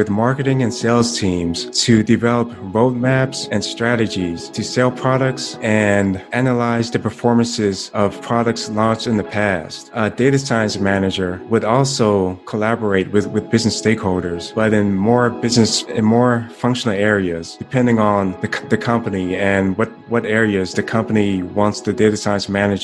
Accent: Anniston, Alabama, United States; I grew up in Alabama in a small town called Anniston, Alabama. There wasn't much to do there except fishing, and football was the hottest conversational topic there.

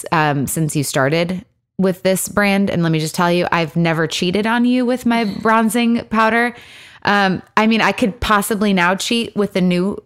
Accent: Michigan, United States; Oh, Chicago. Yes, I'm from Michigan.

